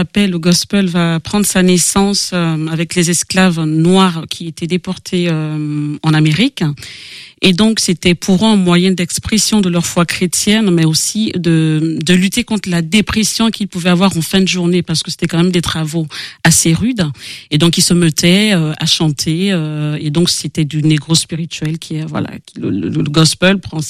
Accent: Gabon; je viens du Gabon. Je viens du Gabon, c'est l'Afrique centrale.

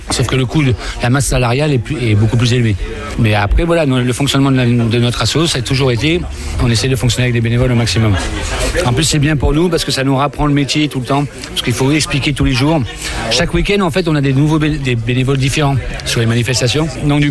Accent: Occitanie, France; nous, on vient d'Ariège

